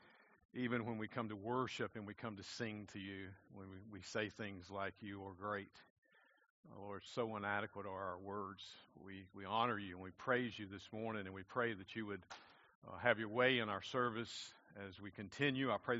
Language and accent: English; South Carolina, United States; She was born in Georgia. I was born in South Carolina, and we basically lived in South Carolina, and we were moving to Georgia to a church.